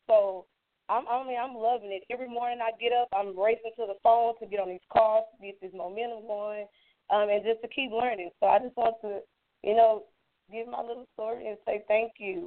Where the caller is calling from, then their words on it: Texas, United States; I'm calling from Texas.